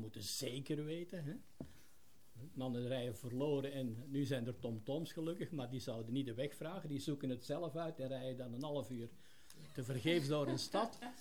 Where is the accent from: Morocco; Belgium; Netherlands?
Belgium; ik ben Belg, ik ben geboren daar